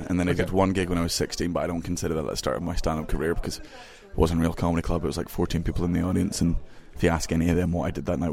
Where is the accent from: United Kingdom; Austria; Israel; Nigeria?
United Kingdom; London; born there; when I came down to London, I was born in London